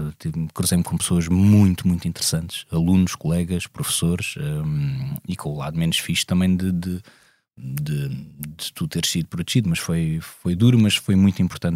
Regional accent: Amadora, Lisbon, Portugal; eu nasci no Príncipe Real, na altura em que o Príncipe Real não era das cevicharias e era um bocadinho mais hardcore do que é agora, mas apesar de tudo um sítio protegido

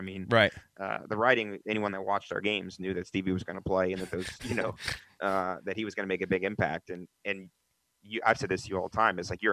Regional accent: Ohio, United States; I mean, I'm a kid from Ohio, and played in Pittsburgh.

